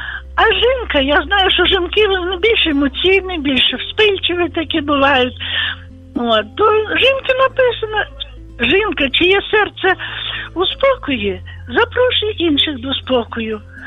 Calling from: Volyn Oblast, Ukraine; я з Волині

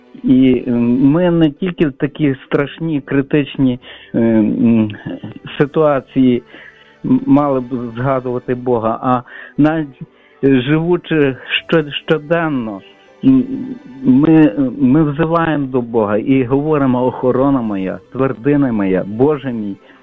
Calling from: Lviv, Lviv Oblast, Ukraine; я зі Львова, і дуже люблю вашу передачу.

